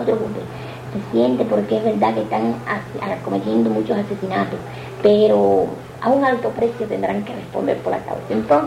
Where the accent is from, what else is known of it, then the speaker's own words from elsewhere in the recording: Mangos de Baraguá, Santiago de Cuba, Cuba; Le voy a decir, yo nací en los Mangos de Baraguá a los 15 años. Allí participé como estudié en una escuelita hasta hacer tercer grado.